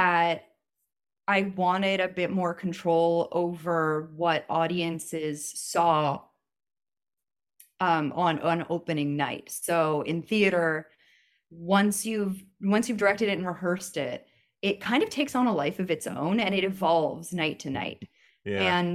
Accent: New York City, New York, United States; I grew up in New York City. And so I knew that I wanted to be an actor when I was very young

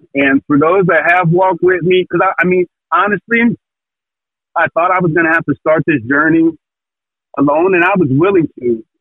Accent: Fayetteville, North Carolina, United States; Fayetteville, North Carolina is my hometown. My dad's hometown, where we're from, is Mount Bayou, Mississippi.

